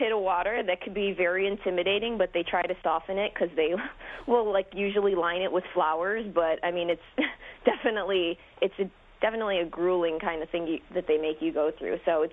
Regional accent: Chicago, Illinois, United States; From Chicago.

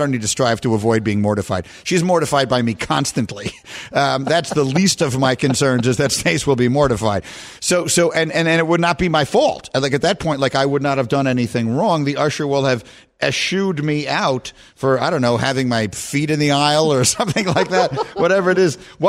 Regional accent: New York, United States; I grew up in New York.

